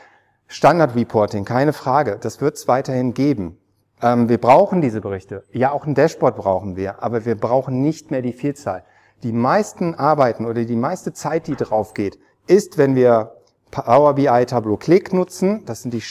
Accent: Neuss, North Rhine-Westphalia, Germany; Mich ärgert das immer, ich komme aus Neuss

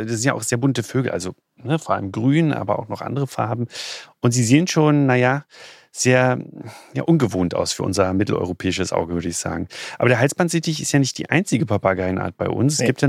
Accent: Berlin, Germany; ich als Berliner

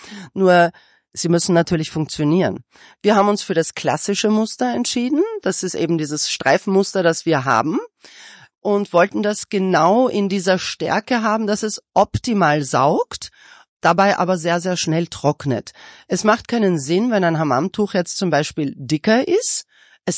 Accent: Turkey; now in Germany; Naja, wir haben einen türkischen Background. Wir sind aus der Türkei, wir leben schon ewig hier, aber sind mit diesen Produkten quasi aufgewachsen.

